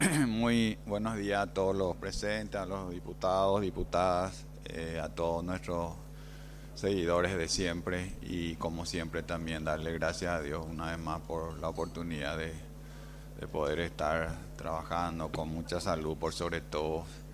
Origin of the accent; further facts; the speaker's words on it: Itapúa, Paraguay; nos permitió sentirnos orgullosos como itapuense, como paraguayo, poniendo a nuestro país en el ojo del mundo